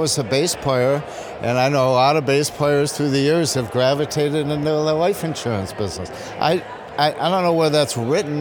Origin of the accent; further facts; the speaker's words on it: Detroit, Michigan, United States; I'm from Detroit.